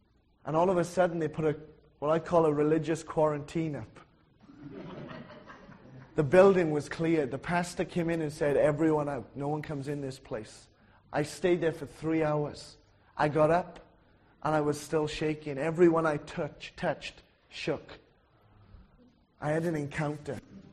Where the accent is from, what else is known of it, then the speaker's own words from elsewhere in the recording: Wales, United Kingdom; I'm just a Welshman from a little little town in the valleys.